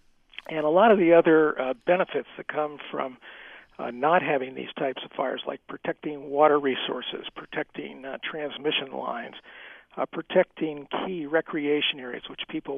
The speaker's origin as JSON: {"language": "English", "region": "Colorado", "country": "United States", "said": "In my home state of Colorado, about one in five residences now are located in these areas."}